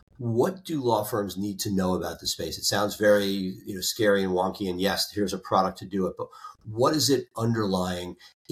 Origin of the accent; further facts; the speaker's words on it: New York City, New York, United States; Like I grew up in New York City. Not every subway station is ADA compliant.